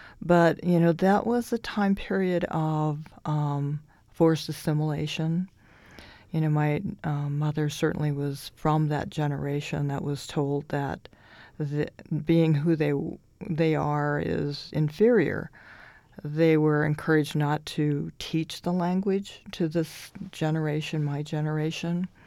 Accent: Spokane, Washington, United States; Nation, so I'm a Spokane human being, you know.

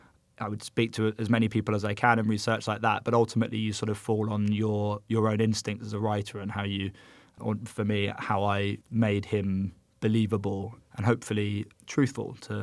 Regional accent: London, United Kingdom; now in United States; Being a Londoner, I kind of tried to write myself, my experience into this film I was creating. And when I moved to America

